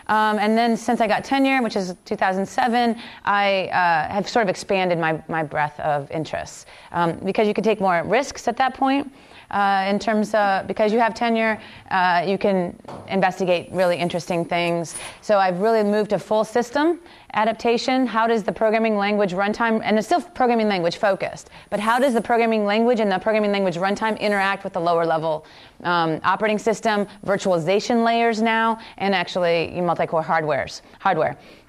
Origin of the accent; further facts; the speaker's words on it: Indiana, United States; I was born and raised in Indiana in the United States. It's a very rural community.